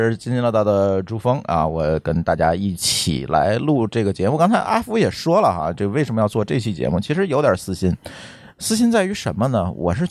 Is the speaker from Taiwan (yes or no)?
no; Tianjin, China; 但是我们作为天津人来讲呢，总觉得刚才我们还在聊有点浮于表面。